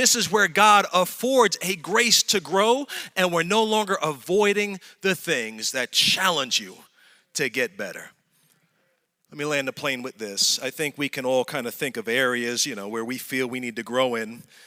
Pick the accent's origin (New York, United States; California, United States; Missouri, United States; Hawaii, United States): New York, United States; I'm from the city. Shoot, I'm from New York.